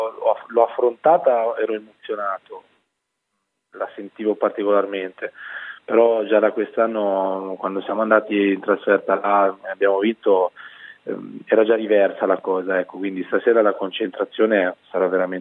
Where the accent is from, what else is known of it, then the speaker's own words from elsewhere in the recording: Carrara, Tuscany, Italy; Ma sì, io poi sono di Carrara, quindi sono